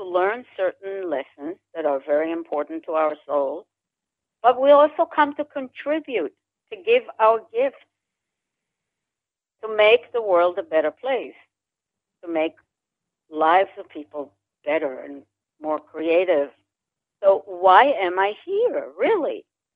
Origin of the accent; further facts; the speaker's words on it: Israel; Well, I grew up in Israel when Israel was just, you know, a very young country.